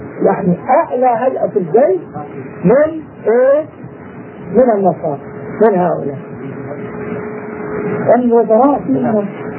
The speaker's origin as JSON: {"language": "Arabic", "country": "Jordan", "said": "نحن في عندنا في الأردن"}